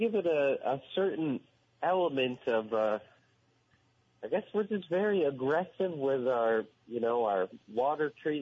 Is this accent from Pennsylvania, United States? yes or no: no; New York, United States; since I'm from New York, you know, upstate New York, and we loved it here, went over to college in Plattsburgh, stayed there for a bit, and, eventually moved here